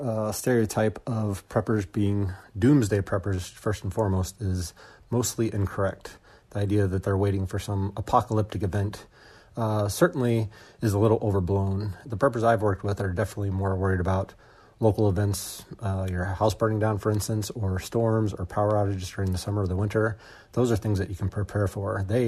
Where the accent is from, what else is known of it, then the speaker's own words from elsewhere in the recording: St. Louis, Missouri, United States; I grew up here around St. Louis area in Missouri and spent a lot of times outdoors as a child